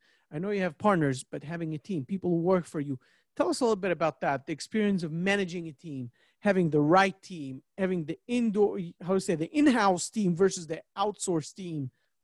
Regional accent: New York City, New York, United States; Right now, I'm not in New York, but I'm a New Yorker. So I know what New York City is.

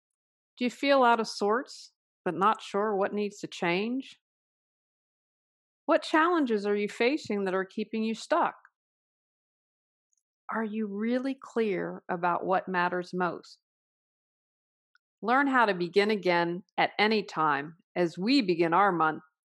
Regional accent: West Virginia, United States; moved away; you know that I'm moving back to my hometown in West Virginia, and my husband, who has been amazing throughout everything, is going to be with me. I have been away for over 30 years

